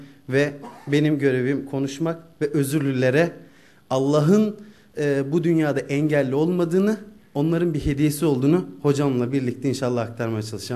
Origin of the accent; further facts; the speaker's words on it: Erzurum, Turkey; Ben Erzurumluyum.